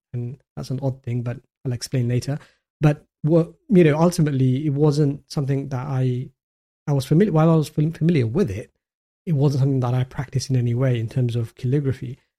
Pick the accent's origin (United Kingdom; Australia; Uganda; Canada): United Kingdom; London; now in Dubai, United Arab Emirates; So I'm currently in Dubai, but I was born and brought up in London, sort of east end of London. So very much sort of a working class family.